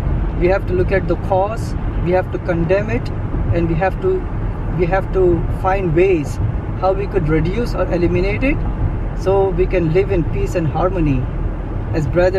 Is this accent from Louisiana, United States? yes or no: no; Chicago, Illinois, United States; You know, I'm from Chicago. In this year, up until now, there are 700 murders in the city of Chicago, just one city.